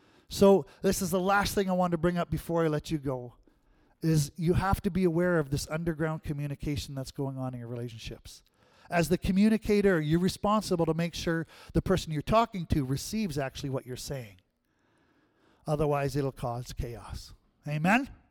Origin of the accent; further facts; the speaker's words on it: Canada; I know I'm not African, I'm Canadian.